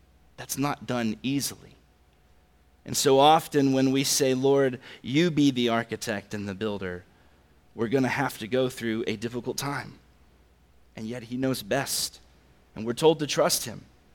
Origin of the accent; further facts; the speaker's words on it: the South, United States; I'm from the South, we say Papa.